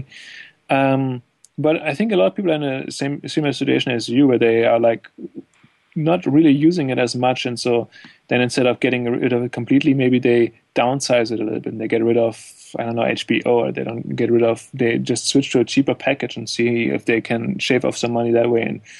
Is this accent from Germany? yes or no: yes; Germany; English is a second language; I grew up in Europe, things are a little different there, but we used to have antennas to watch TV, and like, was before cable was big, at least in Germany